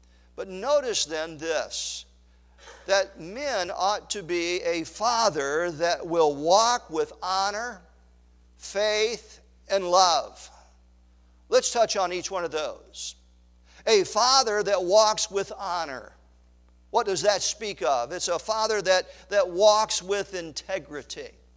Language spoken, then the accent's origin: English; Long Island, New York, United States; born there; But I was born in Long Island, New York.